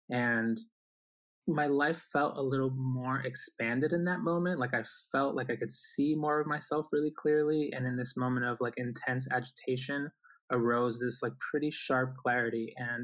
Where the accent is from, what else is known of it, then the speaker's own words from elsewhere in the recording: Boston, Massachusetts, United States; also born or lived in Guayaquil, Ecuador; I was born in Ecuador in the city of Guayaquil, and I came with my family to the United States when I was about 4 years old. So I definitely think of myself as Ecuadorian American. I think it's a good mixture of both. And I grew up in the city of Boston.